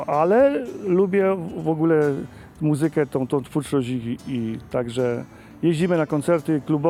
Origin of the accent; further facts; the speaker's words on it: Jaworzno, Silesian Voivodeship, Poland; My jesteśmy z Jaworzna.